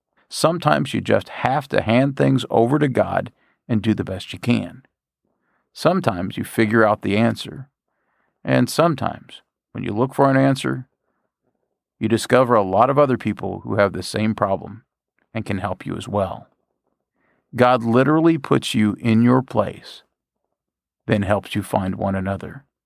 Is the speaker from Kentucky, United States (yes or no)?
yes; Bowling Green, Kentucky, United States; I want to send my love letter to Bowling Green in that area because I still consider it my hometown.